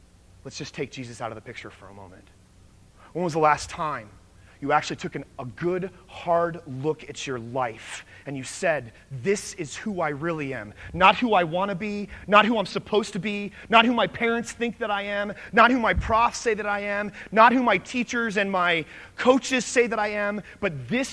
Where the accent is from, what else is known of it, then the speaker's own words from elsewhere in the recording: Florida, United States; I'm from Florida, which leads to the question, what in the world are you doing here? And I don't know. But I'm from Florida, right?